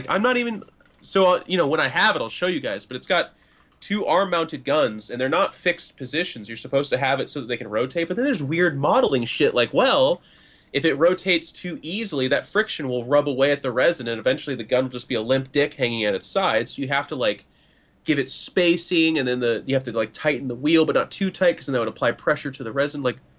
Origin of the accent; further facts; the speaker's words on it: Seattle, Washington, United States; But I live in Seattle, or I'm from Seattle, so.